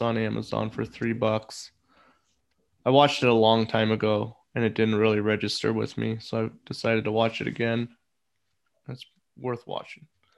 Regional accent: Portland, Oregon, United States; It reminds me of the house that I grew up in Northwest Portland.

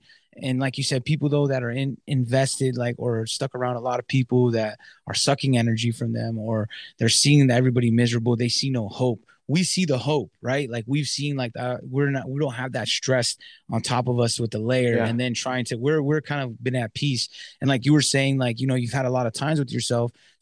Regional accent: California, United States; Yeah, I'm from the Inland Empire. So like, it was like a desert, you know what I mean? It was like hot all the time.

